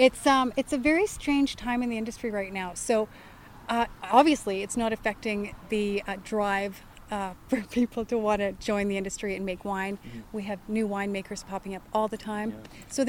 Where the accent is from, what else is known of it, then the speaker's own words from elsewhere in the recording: Kelowna, British Columbia, Canada; we're farm kids from Orchard in East Kelowna